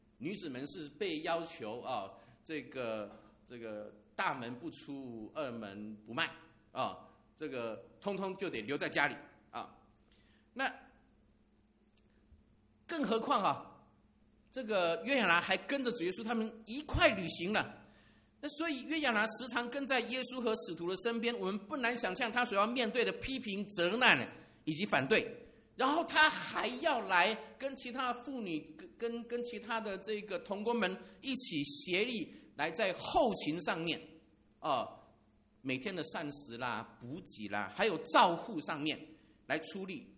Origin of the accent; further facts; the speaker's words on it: Taiwan; 这个我们台湾人比较不会这样念哦